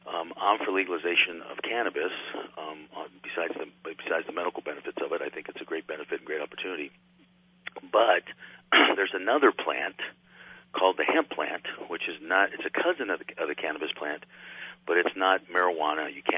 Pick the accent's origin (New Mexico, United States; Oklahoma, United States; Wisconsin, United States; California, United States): New Mexico, United States; Santa Fe; My wife's from Albuquerque, I'm from Santa Fe, and we have twin boys, and we decided to move back to New Mexico.